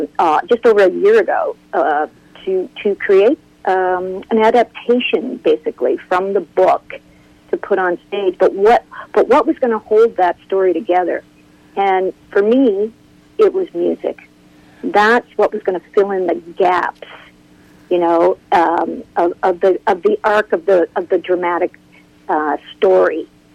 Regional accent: Halifax, Nova Scotia, Canada; I'm from Halifax.

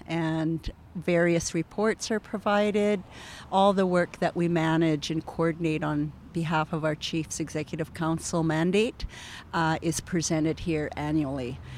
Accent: Causton, British Columbia, Canada; I'm a Sioux Nation citizen, born and raised in Causton, British Columbia, in our beautiful Sioux territory, more of the southern end

